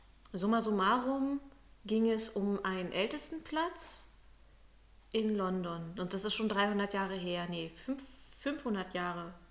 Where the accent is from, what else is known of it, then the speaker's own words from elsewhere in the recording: Brandenburg, Germany; Ich komme aus Brandenburg.